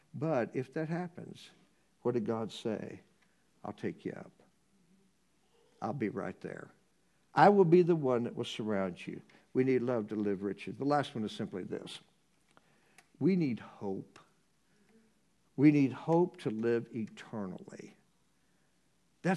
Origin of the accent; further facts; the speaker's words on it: Noblesville, Indiana, United States; As a kid, I grew up in Noblesville, Indiana.